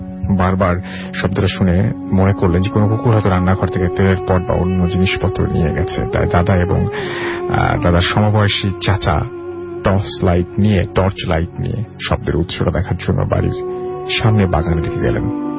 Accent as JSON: {"language": "Bangla", "town": "Monirampur", "region": "Khulna Division", "country": "Bangladesh", "tie": "born or raised there", "said": "আমার গ্রামের বাড়ি যশোর জেলার মণিরামপুর থানায়।"}